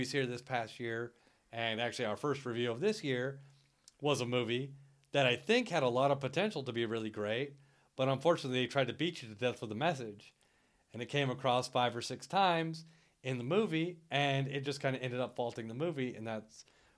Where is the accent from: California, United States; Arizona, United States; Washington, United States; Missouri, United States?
California, United States; Los Angeles; like even me growing up in Los Angeles, I did not surf.